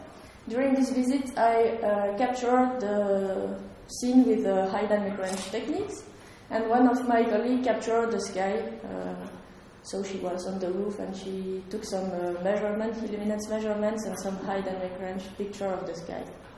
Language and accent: English; Belgium; English is a second language; I come from Belgium, and I'm an engineer in architecture.